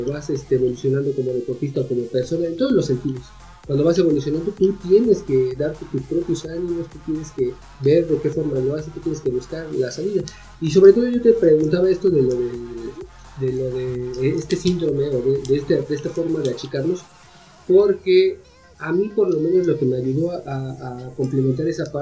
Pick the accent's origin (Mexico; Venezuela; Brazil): Mexico; yo soy de talla chica, soy un mexicano abajo del promedio